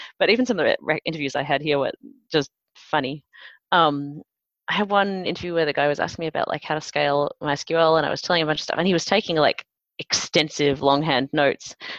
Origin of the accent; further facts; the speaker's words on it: Australia; I think they couldn't understand my accent. I'm Australian, obviously.